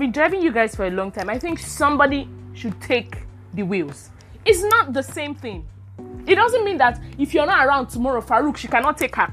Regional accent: Port Harcourt, Rivers, Nigeria; now in Lagos, Nigeria; I coming to Lagos, and then, okay, I grew up in Port Harcourt

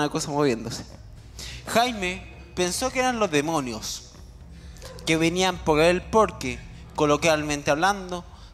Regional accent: Vicuña, Coquimbo, Chile; Tú sabes que yo soy de Vicuña y te traje una historia típica de Vicuña

